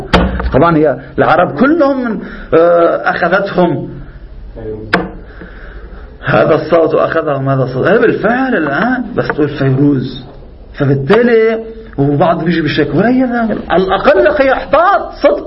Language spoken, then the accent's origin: Arabic; Lebanon; نعم عندنا في لبنان إلى الآن البعض يشوف حرمة غناء هذه